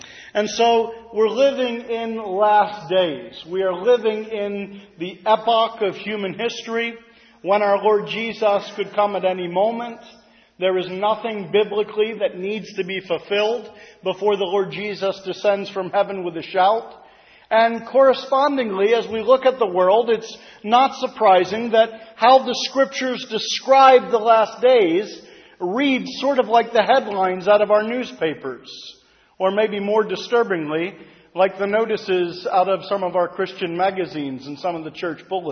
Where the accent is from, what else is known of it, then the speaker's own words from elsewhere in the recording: Reading, Pennsylvania, United States; from Reading, Pennsylvania.